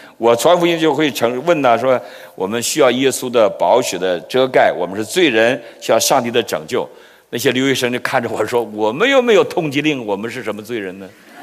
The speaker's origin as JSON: {"language": "Chinese", "region": "Northeast China", "country": "China", "said": "这浙江我觉得比我们东北人会教导"}